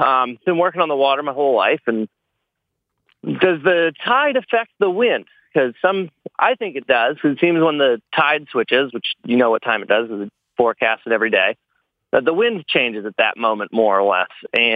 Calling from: Blue Hill, Maine, United States; Blue Hill, Maine.

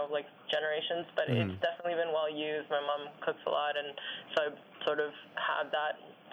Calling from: New York, United States; Hi. I'm actually calling from New York.

